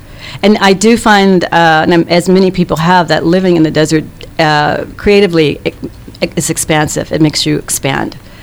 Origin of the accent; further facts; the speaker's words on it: Virginia, United States; So I grew up in Virginia. I lived in Florida, and I thought, where should I go next?